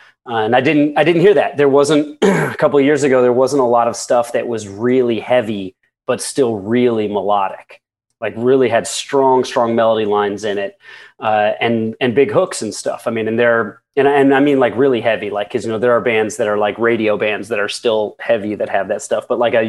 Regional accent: Indiana, United States; When I was 17, I grew up in Indiana and I got my first tattoo.

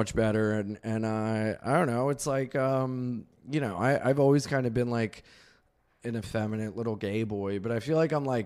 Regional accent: Delaware, United States; as we said, I'm from Delaware

